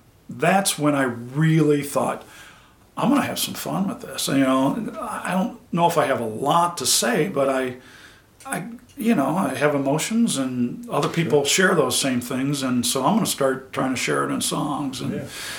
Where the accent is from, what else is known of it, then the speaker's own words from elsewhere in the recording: Missouri, United States; also born or lived in Nebraska; I grew up in North County and played on the banks of the Missouri River every day for I don't know how many years.